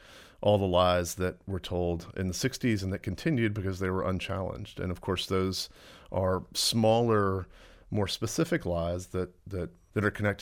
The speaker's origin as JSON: {"language": "English", "town": "Birmingham", "region": "Alabama", "country": "United States", "said": "so I live in Birmingham. I'm from Birmingham."}